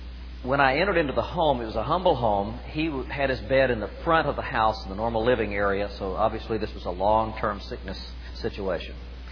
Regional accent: Kansas City, United States; I'm from Kansas City, these people from Springfield.

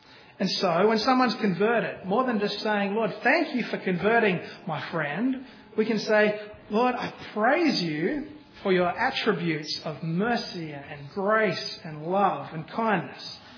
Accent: Australia; I don't know if it's because we're Australian and we're too laid back.

